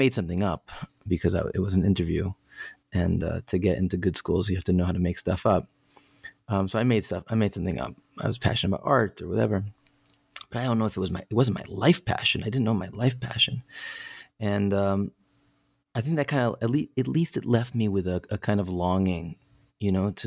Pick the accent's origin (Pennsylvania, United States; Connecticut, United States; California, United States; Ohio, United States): Connecticut, United States; I grew up in Connecticut, so I had this idea planted in my head